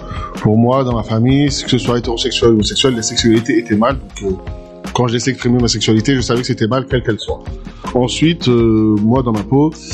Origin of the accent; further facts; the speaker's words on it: Courcouronnes, Île-de-France, France; born there; Moi, je suis né à Courcouronnes, dans le 91.